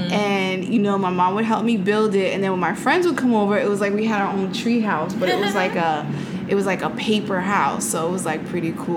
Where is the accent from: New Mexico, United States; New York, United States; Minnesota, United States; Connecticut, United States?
New York, United States; New York City; I didn't have like a backyard because I grew up in New York City.